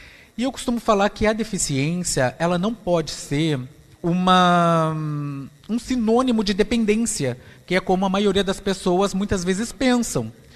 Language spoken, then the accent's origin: Portuguese; Pelotas, Rio Grande do Sul, Brazil; eu sou de Pelotas, aqui no Rio Grande do Sul. Eu sou um homem de 1,78m, tenho a pele morena escura, cabelos pretos lisos, ficando grisalhos, em razão dos meus 42 anos.